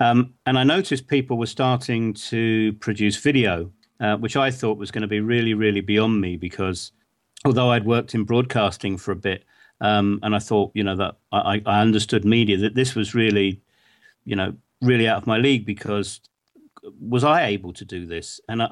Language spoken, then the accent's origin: English; England, United Kingdom; moved away as an adult; now in Bosnia and Herzegovina; I'm an Englishman. I live in Bosnia-Herzegovina, but I go other places, so I'll call myself an Englishman in the Balkans.